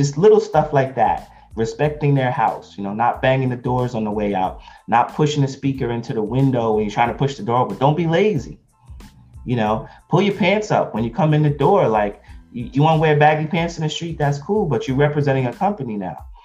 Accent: New York, United States; Now we were in Philadelphia. I'm from New York

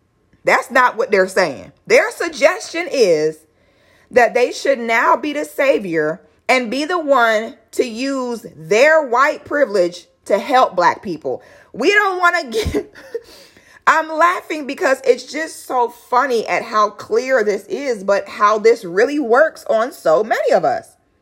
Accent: Philadelphia, Pennsylvania, United States; I'm from Philly originally

